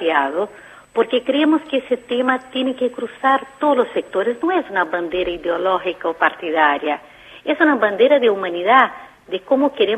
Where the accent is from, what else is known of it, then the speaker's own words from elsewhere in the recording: Brazil; Spanish is a second language; now in Argentina; yo digo esto como una brasileña orgullosa de haber sido recibida por este país hace casi 20 años